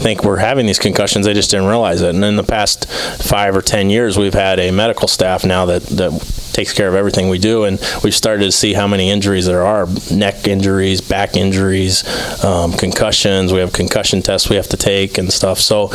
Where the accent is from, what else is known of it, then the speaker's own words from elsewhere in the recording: Philadelphia, Pennsylvania, United States; Or for me, I grew up in Philadelphia, and I grew up going to Phillies games all the time.